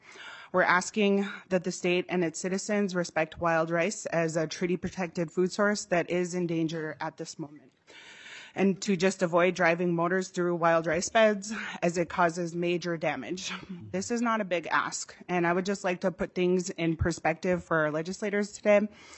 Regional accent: Minnesota, United States; I am from Leech Lake Nation. I am an Anishinaabe mother.

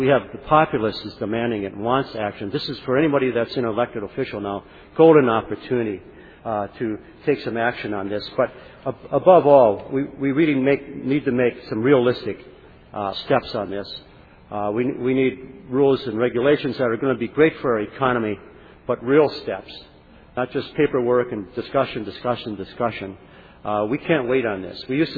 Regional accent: Ely, Minnesota, United States; Elk River, Ely, Minnesota, my hometown, the community of Forest Lake, Grand Rapids, Minnesota.

